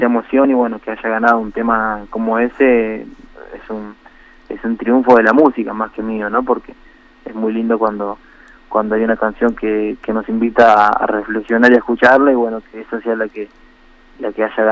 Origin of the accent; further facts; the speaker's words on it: Florencio Varela, Buenos Aires Province, Argentina; born there; Yo nací en Florencio Varela, en la zona sur de la provincia de Buenos Aires, en el conurbano sería.